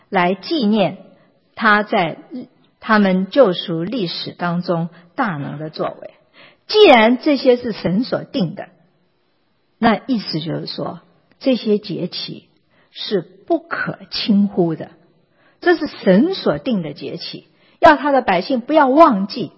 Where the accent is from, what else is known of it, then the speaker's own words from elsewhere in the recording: China; 我们中国人可能是比较保守，所以这我们唱歌是很安静的